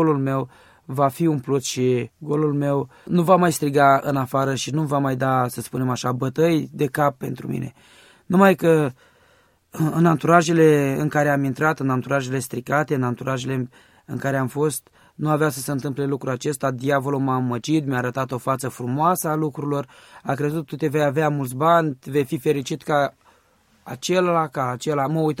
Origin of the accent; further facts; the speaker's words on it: Bacău, Bacău County, Romania; Am crescut în Bacău alături de trei frați ai mei